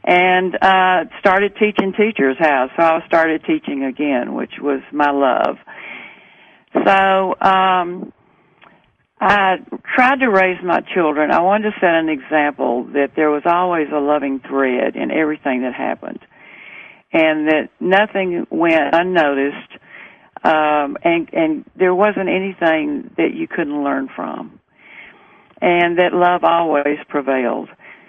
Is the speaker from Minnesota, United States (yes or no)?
no; Nashville, Tennessee, United States; Well, I grew up in Nashville, and at a very young age, I had a lot of questions about why we're down here and what's life all about.